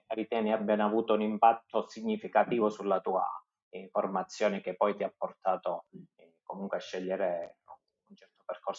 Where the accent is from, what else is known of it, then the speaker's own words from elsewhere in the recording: Luzzi, Calabria, Italy; anche se sono quasi 2 anni che non abito più a Luzzi, quando qualcuno mi chiede di dove sei, io dico Luzzi.